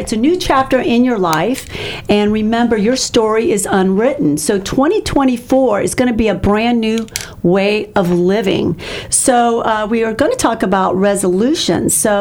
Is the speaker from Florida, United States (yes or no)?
yes; Tampa, Florida, United States; And the people that are here, we're natives from Tampa.